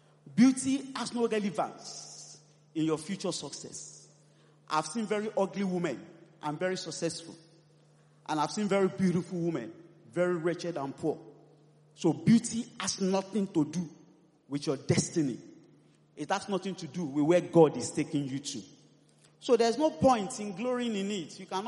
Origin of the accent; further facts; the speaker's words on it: Festac, Lagos, Nigeria; I lived in Festac. I grew up in Festac. I still live in Festac.